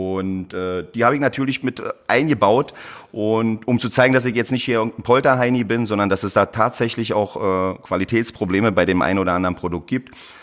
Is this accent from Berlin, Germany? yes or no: yes; Berlin, Germany; ich komme aus Berlin, bin in Berlin geboren, habe aber südländische Wurzeln, speziell aus Kroatien.